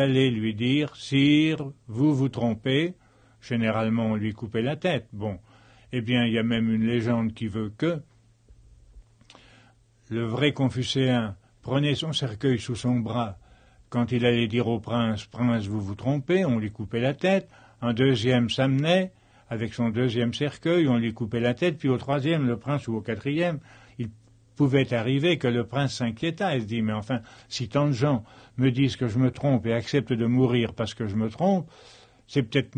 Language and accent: French; Pays de la Loire, France; sur les houbis, comme on disait dans mon enfance, dans la Mayenne.